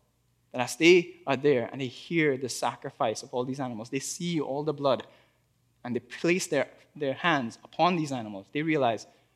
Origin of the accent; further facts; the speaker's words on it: Trinidad & Tobago; now in Canada; I grew up in Trinidad